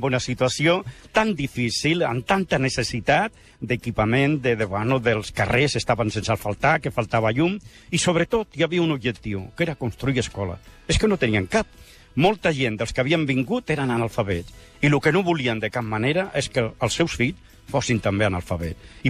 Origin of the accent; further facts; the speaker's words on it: Guadahortuna, Andalusia, Spain; born there; now in Catalonia, Spain; Vaig néixer a Guadortuna, com s'escriu, però que com pronuncien allà, es diu Guartuna, perquè lo andaluce no se menja la meitat de paraules. Però amb molt orgull, eh?